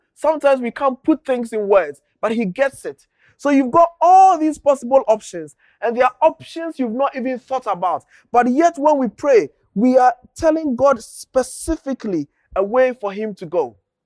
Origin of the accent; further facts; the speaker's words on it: Ghana; English is a second language; moved away; I come from Ghana, and in Ghana, at least when I was a child, electricity was not very so